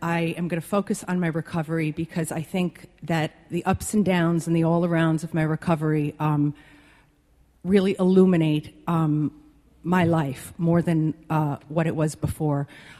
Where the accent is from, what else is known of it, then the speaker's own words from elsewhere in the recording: Midwest, United States; I come from a family that my parents were European, and they spoke with a heavy accent, and I come from the Midwest